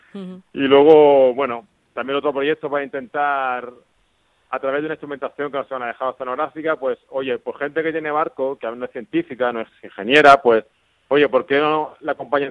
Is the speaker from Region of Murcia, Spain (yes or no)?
yes; Region of Murcia, Spain; como murciano me fascina, que es que tenemos una región